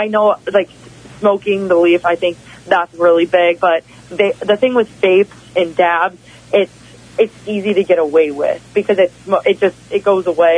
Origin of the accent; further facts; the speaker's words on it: Wisconsin, United States; I just got to do one this week in Wisconsin, my home state, so that was really cool.